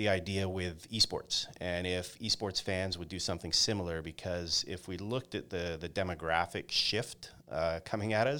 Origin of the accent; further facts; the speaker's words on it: Fort Langley, British Columbia, Canada; born there; So I am born in Fort Langley, so just outside of Vancouver. First person either side of my family born in Canada